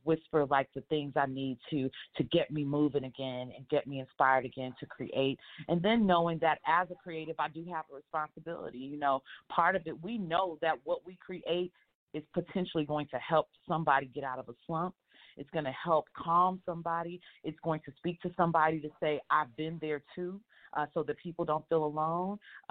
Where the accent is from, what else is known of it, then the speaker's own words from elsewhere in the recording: Texas, United States; I'm from Texas, so you know we love Mexican food.